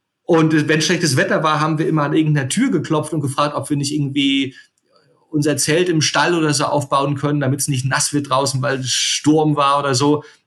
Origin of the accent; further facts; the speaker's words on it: Rostock, Mecklenburg-Vorpommern, Germany; also born or lived in Canary Islands; und wohne auf dem Kunterbundhof in Mecklenburg. Und ich bin Rostocker.